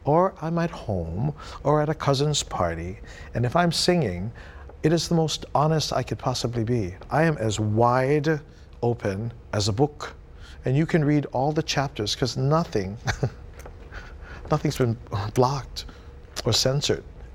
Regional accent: North Kohala, Hawaii, United States; You know, we're from Kohala on the Big Island.

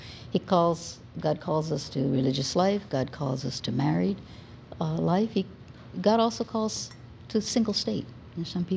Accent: Hawaii, United States; I was born in Kapi'olani Hospital, right here down the street. Grew up in Paoa Valley, Blessed Sacrament Church.

